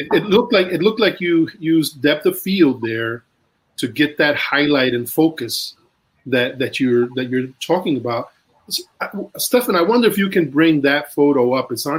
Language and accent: English; New York City, New York, United States; I grew up in East Harlem, so for me, absolutely.